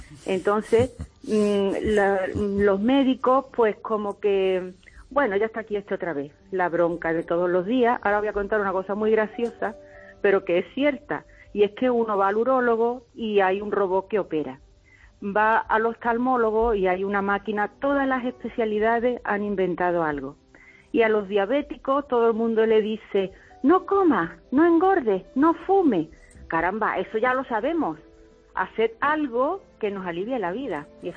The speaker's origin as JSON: {"language": "Spanish", "town": "Écija", "region": "Andalusia", "country": "Spain", "said": "Soy de Écija, pero mi trabajo la he desarrollado en Sevilla."}